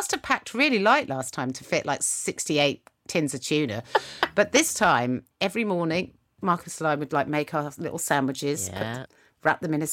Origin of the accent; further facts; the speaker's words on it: United Kingdom; Like, I'm so British.